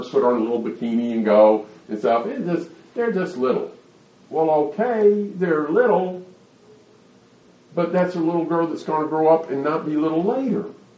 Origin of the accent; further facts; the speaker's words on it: Alabama, United States; When I grew up in Alabama, mostly. When I grew up in Alabama, they never would have dreamed of having soccer matches on Sunday morning.